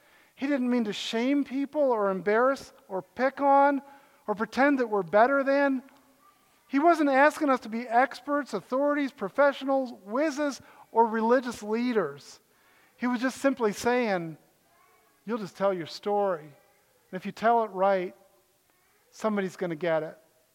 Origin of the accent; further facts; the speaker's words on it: Connecticut, United States; also born or lived in Ohio; I grew up partly in Connecticut. We played hockey, moved to Ohio.